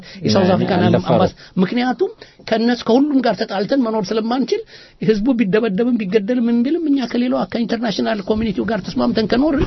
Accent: Addis Ababa, Ethiopia; also born or lived in Yugoslavia; እኔ ተማሪ የሃይ ስኩል ተማሪ ሆኜ ሰፈራችን ውስጥ አዲስ አበባ

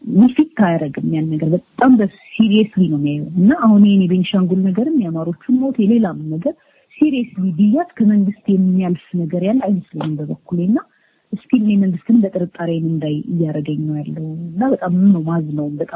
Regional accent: Amhara, Ethiopia; እኔ ከዛ ክልል ስለመጣሁ ቴዎሎጂ ያደኩት እዛም ስለሆነ

